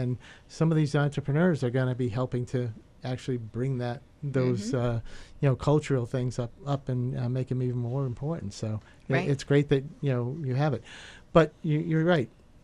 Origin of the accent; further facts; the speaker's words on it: Taunton, Massachusetts, United States; I grew up in Taunton. I've always lived down this area.